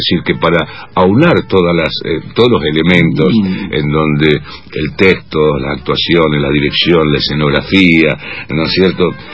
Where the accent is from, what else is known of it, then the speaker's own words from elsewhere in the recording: San Francisco, Córdoba, Argentina; born there; also born or lived in Santa Fe; now in Buenos Aires, Argentina; Sí, yo nací en San Francisco.